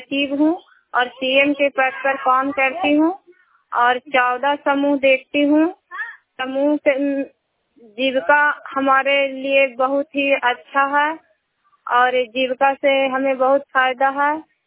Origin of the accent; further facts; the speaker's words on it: Harbaspur, Bihar, India; मैं ग्राम हरबसपुर की रहने वाली हूँ